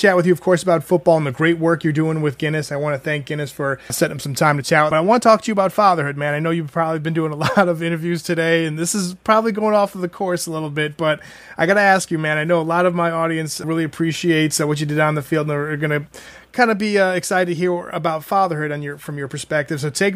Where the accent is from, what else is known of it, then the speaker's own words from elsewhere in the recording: Mishawaka, Indiana, United States; born there; I was born in 79 in South Bend in Mishawaka. We were maybe a few blocks away from the Notre Dame campus.